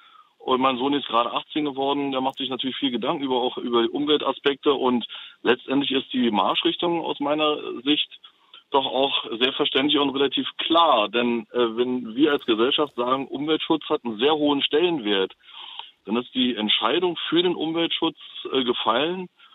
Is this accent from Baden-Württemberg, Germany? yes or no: no; Berlin, Germany; ich bin gebürtiger Berliner